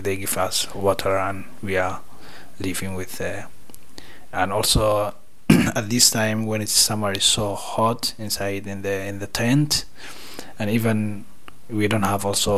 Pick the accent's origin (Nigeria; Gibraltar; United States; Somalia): Somalia; I am from Somalia and I arrived here like 3rd of April 2021. I'm here 3 years and a few months.